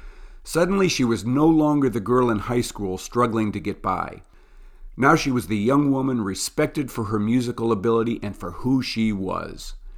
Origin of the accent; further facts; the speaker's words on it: Olmsted Falls, Ohio, United States; my hometown of Olmsted Falls, Ohio